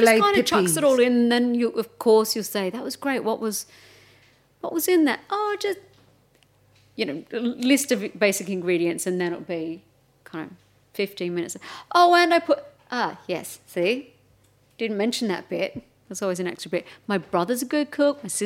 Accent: Melbourne, Victoria, Australia

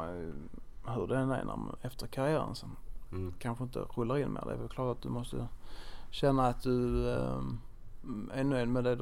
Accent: Malmö, Skåne, Sweden; Jag har alltid sagt och alltid drömt om att avsluta hemma i Malmö.

